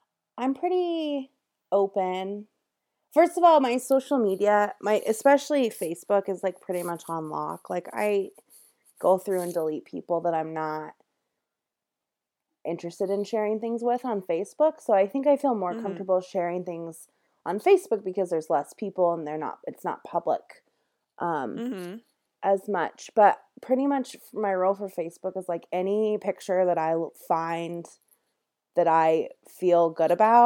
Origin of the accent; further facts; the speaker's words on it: California, United States; I'm from Southern California, but I don't have to justify anything.